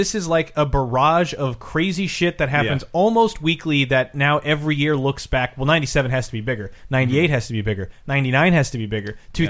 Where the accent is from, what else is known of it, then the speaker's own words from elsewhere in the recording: Midwest, United States; And as a Midwesterner who grew up in constant fear of tornadoes